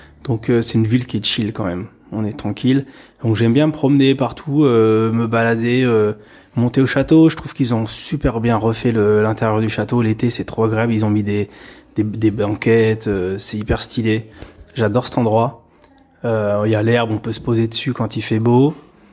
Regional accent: Caen, Normandy, France; J'ai grandi à Caen, j'ai étudié à Caen et après je suis parti assez jeune

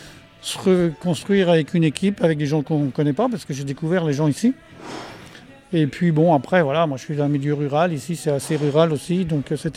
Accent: Briouze, Normandy, France; je suis bénévole à Arsenic à Briouze. Parce que je suis d'origine de là-bas.

